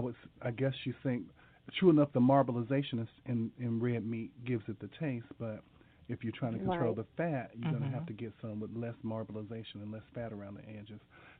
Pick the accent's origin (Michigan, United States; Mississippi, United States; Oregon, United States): Mississippi, United States; because that was something that was not common growing up, because I grew up in Mississippi. So we never saw beets.